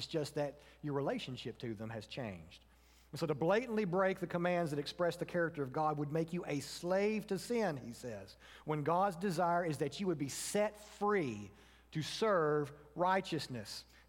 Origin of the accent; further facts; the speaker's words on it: Tennessee, United States; I used to have one at the post office where I grew up in Tennessee.